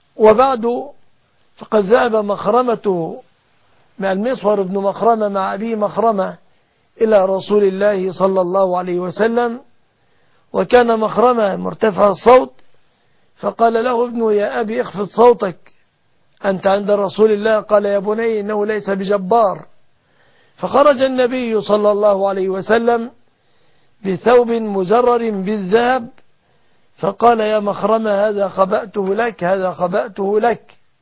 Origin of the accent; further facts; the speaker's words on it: Egypt; بلادنا مصر